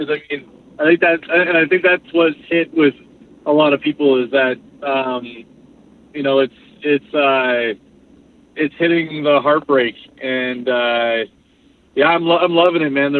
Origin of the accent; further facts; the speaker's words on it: London, Ontario, Canada; I grew up in London, Ontario in a punk band